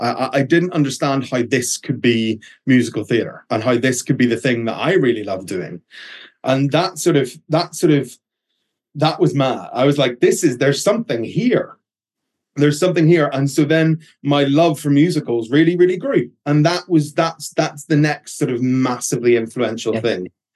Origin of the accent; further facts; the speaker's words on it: Belfast, Northern Ireland, United Kingdom; So I grew up in Belfast